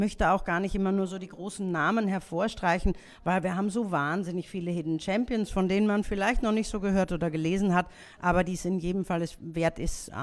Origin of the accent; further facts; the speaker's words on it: Austria; Da wollen wir, glaube ich, als Österreicher gar nicht drauf verzichten